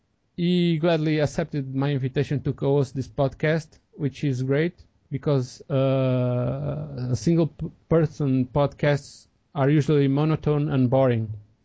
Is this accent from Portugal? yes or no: yes; Portugal; English is a second language; moved away as an adult; now in Brazil; I am originally from Portugal, but I moved to Brazil in 1998, almost 12 years ago